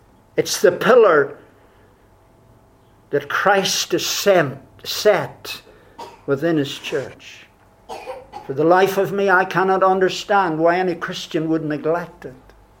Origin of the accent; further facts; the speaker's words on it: United Kingdom; I've said to you before, I come from Britain.